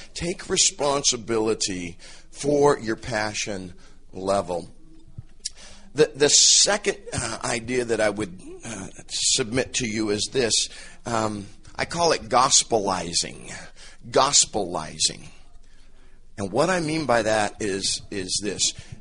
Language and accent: English; Kansas, United States; now in Long Beach, United States; It's not because I'm from Kansas. It's because I just can't dictate very well my dictation.